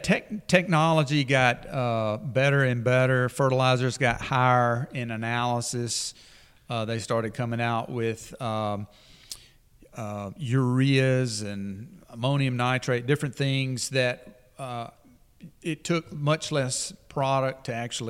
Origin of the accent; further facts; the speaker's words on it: Sylacauga, Alabama, United States; And you know, again, we're from Sylacauga, Alabama, okay?